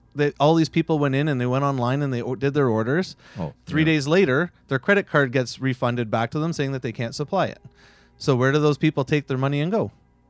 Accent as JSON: {"language": "English", "country": "Canada", "said": "Like, I'm a Canadian, you're a Canadian."}